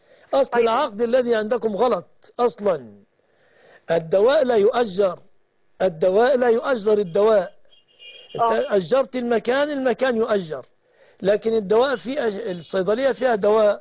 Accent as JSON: {"language": "Arabic", "country": "Egypt", "said": "بلادنا مصر"}